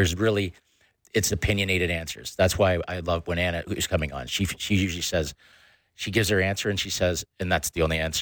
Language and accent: English; Canada; And I go, "Drew, we're Canadian."